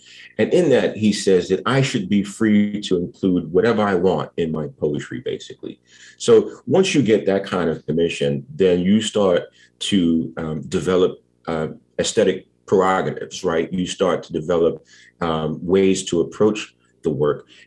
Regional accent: New York, United States; it's a summation of a whole bunch of weekends that I remember as a child growing up in East Harlem.

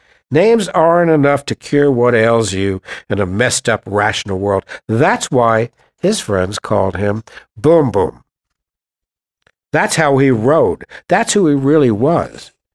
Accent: New York City, New York, United States; But a person like me I'm a poet from New York

